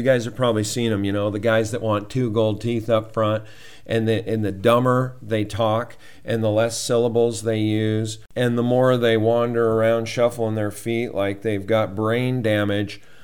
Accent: Montana, United States; And I can tell you from growing up in Montana

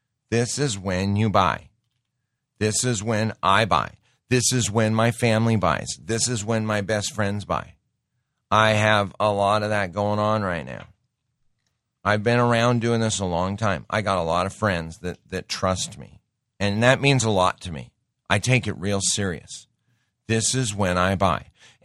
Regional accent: Montana, United States; I grew up in Montana. I knew a family that had a basement full of bags of gold and silver.

